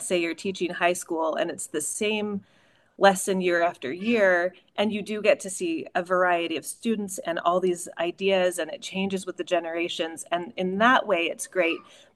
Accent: Modesto, California, United States; I grew up in Modesto, and my dad's in ag, and so the taqueria feels really comfortable to me.

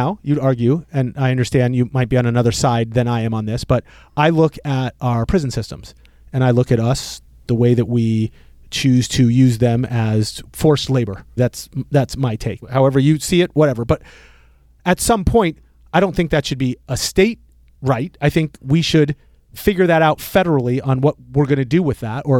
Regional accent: United States; I don't have a problem with the Constitution of the United States of America. I am an American.

